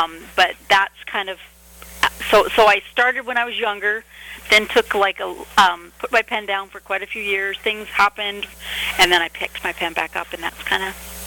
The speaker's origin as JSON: {"language": "English", "country": "Canada", "said": "You know, I'm from Canada"}